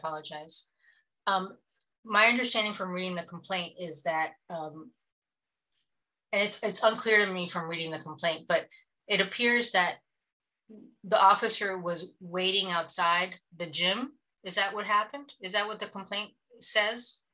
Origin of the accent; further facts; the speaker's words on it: Florida, United States; I'm from Florida, so I don't know. I'm not from Georgia.